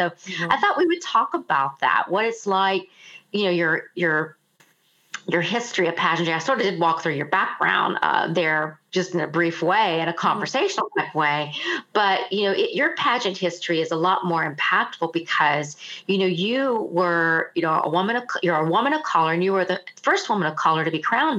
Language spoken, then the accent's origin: English; North Carolina, United States; And of course, I'm from North Carolina.